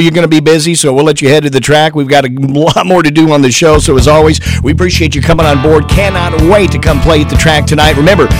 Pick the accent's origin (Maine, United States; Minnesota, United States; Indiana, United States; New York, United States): Indiana, United States; Indianapolis; I'm from Indianapolis, so when I heard that the Indy cars were coming to Barber, I was so excited.